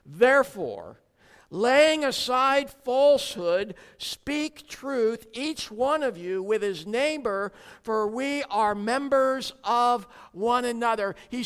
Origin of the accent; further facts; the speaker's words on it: United States; now in South Africa; As an American living in South Africa, it is not uncommon for me to be misunderstood.